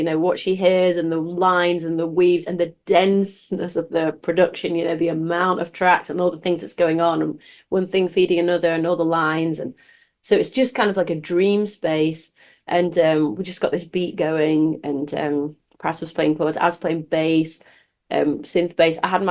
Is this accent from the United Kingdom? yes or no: yes; Leeds, Yorkshire and the Humber, United Kingdom; I was born in Leeds, and that's where I still live. So Leeds is 200 miles north of London, and okay. It's 200 miles south of Edinburgh.